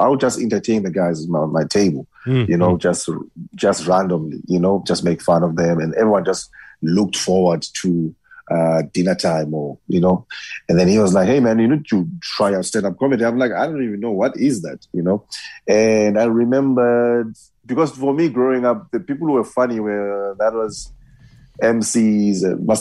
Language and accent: English; Eastern Cape, South Africa; I was from Eastern Cape, and I went to go study in Cape Town